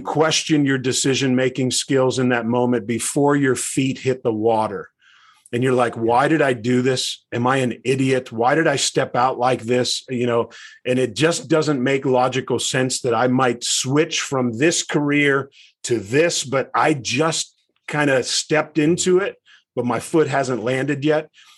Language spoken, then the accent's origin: English; Pittsburgh, Pennsylvania, United States; So, dude, growing up in Pittsburgh my whole life, I'm like, either way, this is going to be awesome because I get to have lunch with Coach Tomlin. Are you kidding me? A kid who grew up in Beaver County.